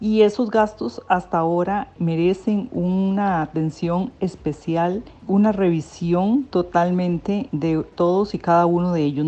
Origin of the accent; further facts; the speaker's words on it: Costa Rica; Nosotros tenemos que pensar como costarricenses que el déficit fiscal no solamente se soluciona por la vía de los ingresos